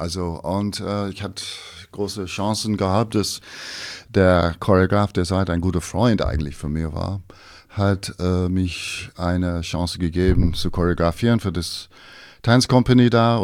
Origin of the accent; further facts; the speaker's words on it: England, United Kingdom; German is a second language; also born or lived in Scotland; now in Pforzheim, Germany; Aber gut, ich bin geboren in Schottland, also from the Highlands, ja. Aber ich habe meine ganze Leben lang eigentlich in England, also aufgewachsen war.